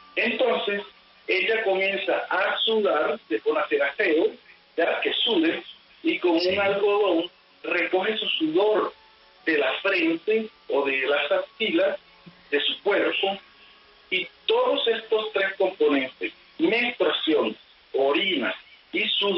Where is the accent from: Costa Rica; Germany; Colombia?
Colombia; Barranquilla, Atlántico; En los amarres de amor, en mi tierra, a un amarre de amor le llaman el maranguango.